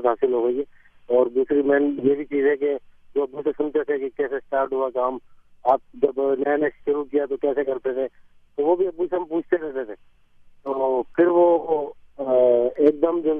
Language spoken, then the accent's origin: Urdu; Karachi, Sindh, Pakistan; جب ہم چھوٹے تھے جب میں چھوٹا تھا کراچی میں, تو وہ کراچی اس ٹائم تو بڑا پرسکون شہر تھا اور خصوصاً گارڈن پہ ہم لوگ چھوٹے تھے تو گارڈن پہ رہتے زیادہ تر